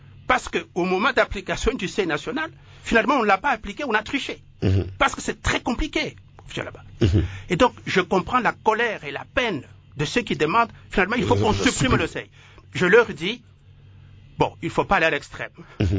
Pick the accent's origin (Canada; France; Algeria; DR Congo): DR Congo; Tshilenge, Kasaï-Oriental; À Sakania, ou chez moi, à Chilengue, ou à Mbujima.